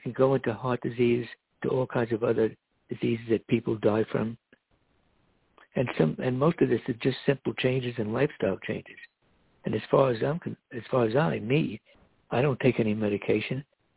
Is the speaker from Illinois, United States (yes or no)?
no; Miami, Florida, United States; now in New York, United States; And to all my Latin friends back home in Miami, I'm broadcasting from New York today.